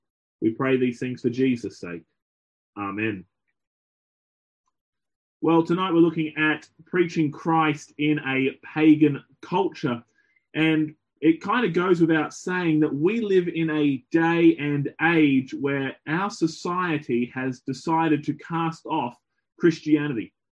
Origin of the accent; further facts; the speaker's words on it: Brisbane, Queensland, Australia; moved away as an adult; now in Cornwall, United Kingdom; As has been mentioned, my accent gives it away that I'm not from here. I'm from Australia, but I was sent across to the UK by my home church in Brisbane to serve as a missionary here in Cornwall.